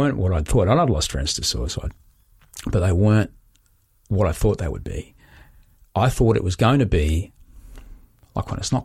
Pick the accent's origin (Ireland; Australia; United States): Australia; Queensland; I grew up in Queensland, man.